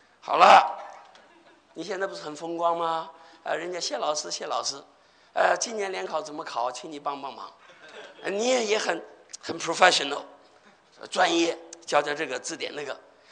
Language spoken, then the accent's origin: Chinese; Henan, China; 我在河南呢长大的，这河南话讲得很好。